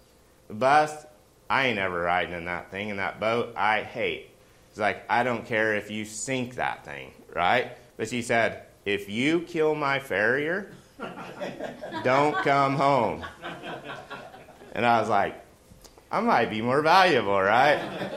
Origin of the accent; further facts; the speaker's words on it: Oklahoma, United States; I'm from Oklahoma, right? In our lakes, we don't have tides, right?